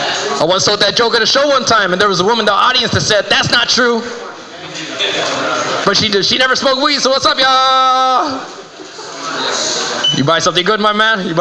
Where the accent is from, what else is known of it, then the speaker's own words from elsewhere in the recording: Los Angeles, California, United States; But if anything, though, I'm originally from South Central LA. But a lot of people don't believe that because I'm alive.